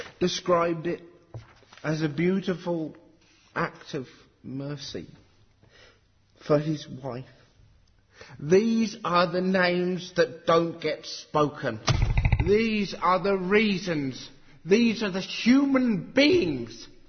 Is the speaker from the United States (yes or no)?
no; Western Australia, Australia; the Greylands Psychiatric Care Centre in my home state of WA